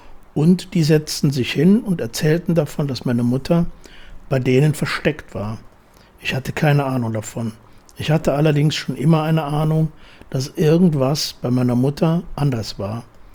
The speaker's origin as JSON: {"language": "German", "town": "Munich", "region": "Bavaria", "country": "Germany", "tie": "born or raised there", "said": "Ich bin ja in München aufgewachsen"}